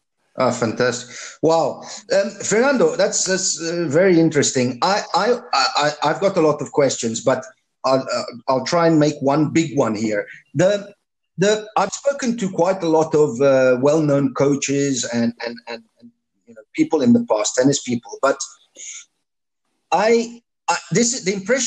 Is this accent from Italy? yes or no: yes; Italy; now in South Africa; I come from Italy, and I heard only bad things growing up, and I've been living in South Africa